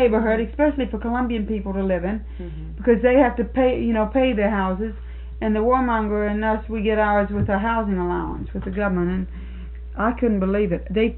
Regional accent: United States; You know, because they knew I was from the States.

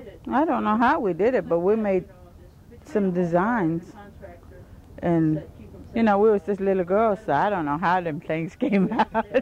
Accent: Copeland, Florida, United States; Well, I was born here in Collier County.

